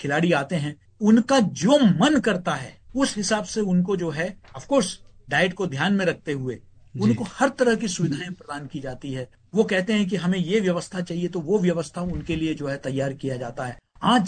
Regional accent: Madhya Pradesh, India; देखिए मैं तो मध्य प्रदेश से ही आया हूं

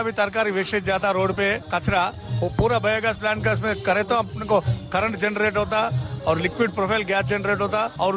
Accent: Telangana, India; मैं तेलंगाना से हूँ

